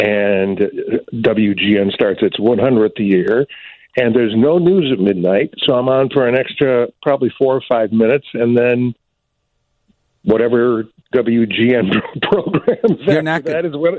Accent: Ann Arbor, Michigan, United States; a local station in my hometown of Ann Arbor, Michigan.

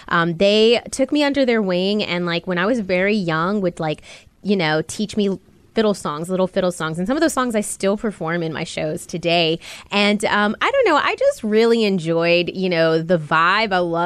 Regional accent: Hammond, Louisiana, United States; I grew up in Hammond, Louisiana at the time.

